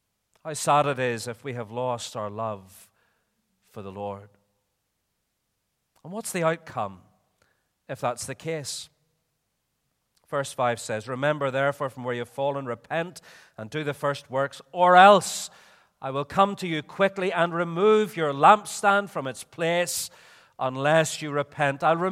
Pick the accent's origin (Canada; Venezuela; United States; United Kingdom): United Kingdom; Belfast, Northern Ireland; I'm from Belfast, and I look upon my home city with great sadness today